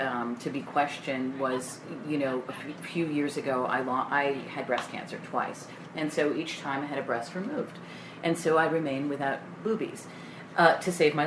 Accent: Scottsdale, Arizona, United States; also born or lived in Brooklyn, New York; Originally I was born in New York, so I have some street cred. Brooklyn! PS197! But then my mom divorced my dad and moved us all the way to Scottsdale, Arizona, because there was family there.

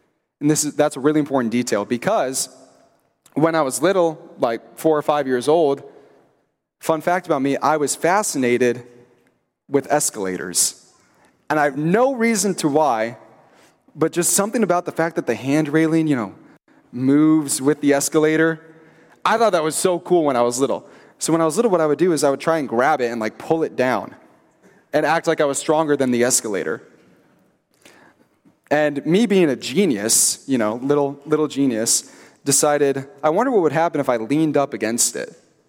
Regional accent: Minnesota, United States; I grew up in Minnesota. I spent 20 years there, Twin Cities area.

